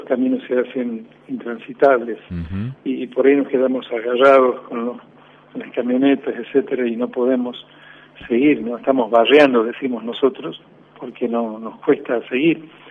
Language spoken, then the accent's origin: Spanish; Tucumán, Argentina; yo he nacido en Tucumán, ¿sí? He nacido en el campo, ¿sí? Un pueblo que se llama, un paraje más bien, que se llama Romera Pozo, ¿sí? A 35 kilómetros de la ciudad de San Miguel de Tucumán, y una familia de 8 hermanos